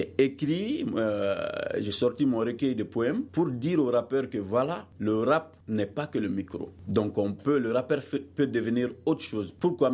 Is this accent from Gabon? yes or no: yes; Gabon; born there; Moi je viens, je suis né au Gabon